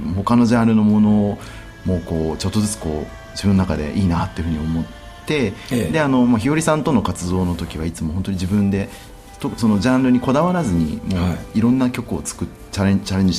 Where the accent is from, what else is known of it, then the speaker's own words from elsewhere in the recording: Yokosuka, Kanagawa, Japan; 僕らの地元神奈川県横須賀市で